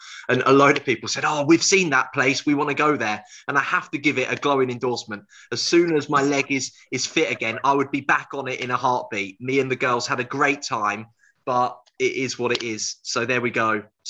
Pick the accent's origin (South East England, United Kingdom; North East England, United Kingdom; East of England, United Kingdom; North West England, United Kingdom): East of England, United Kingdom; Cambridge; born there; because I was born in Cambridge